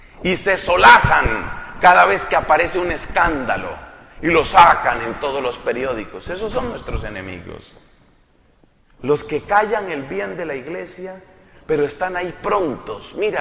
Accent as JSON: {"language": "Spanish", "country": "Colombia", "said": "Y yo no he hecho nada, pero soy colombiano."}